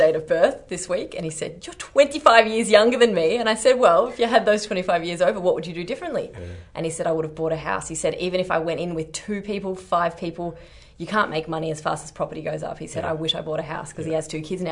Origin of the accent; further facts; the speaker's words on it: Mansfield, Victoria, Australia; Oh, I'm pretty much both. Okay. I grew up near Mansfield.